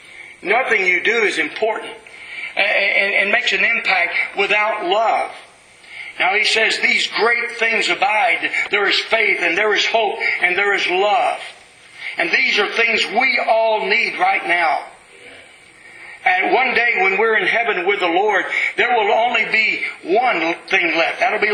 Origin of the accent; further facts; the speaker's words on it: Texas, United States; moved away as an adult; But, I'm a Texan. What can I say? I can't hide that fact. But I couldn't stay in Texas.